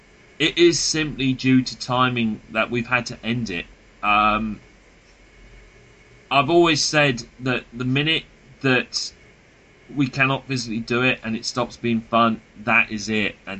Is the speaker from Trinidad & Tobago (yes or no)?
yes; Trinidad & Tobago; I am from Trinidad, by the way. I am Nabil's friend, the other Transformer collector on this island.